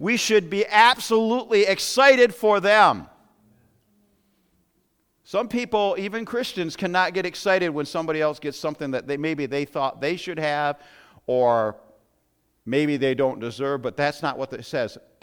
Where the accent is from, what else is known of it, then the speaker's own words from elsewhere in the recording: United States; I'm an American. I like things that I shouldn't eat.